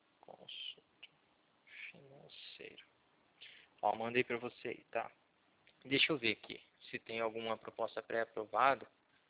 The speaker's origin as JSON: {"language": "Portuguese", "town": "Cornélio Procópio", "region": "Paraná", "country": "Brazil", "said": "Cornélio Procópio, eu sou de Cornélio Procópio, Paraná"}